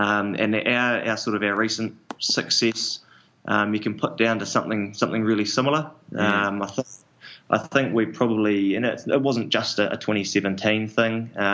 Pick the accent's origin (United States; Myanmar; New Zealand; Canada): New Zealand; growing up in New Zealand, rugby's a big one